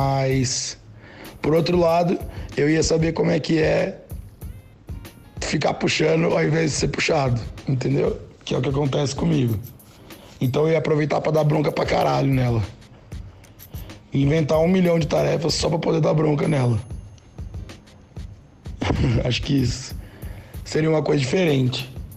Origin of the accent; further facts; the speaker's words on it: Araraquara, São Paulo, Brazil; Eu sou de Araraquara.